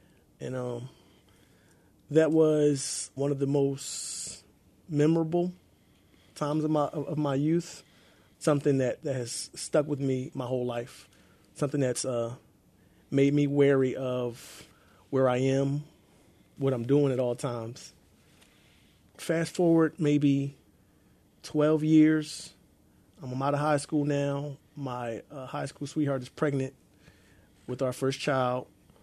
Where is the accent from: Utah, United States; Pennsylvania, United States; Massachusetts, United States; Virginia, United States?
Pennsylvania, United States; Philadelphia; So growing up in West Philly, there's not a lot of places to play safely.